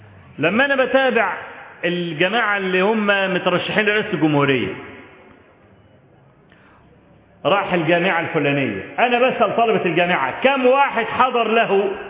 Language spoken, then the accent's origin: Arabic; Kafr El Sheikh Governorate, Egypt; جاء عندنا في كفر الشيخ، في عندنا في المحافظة